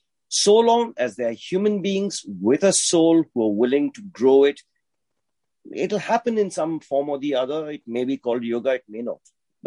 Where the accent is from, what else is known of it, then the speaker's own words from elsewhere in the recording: India; Growing up in India, 70s and 80s, India was a closed country, so you couldn't import things in.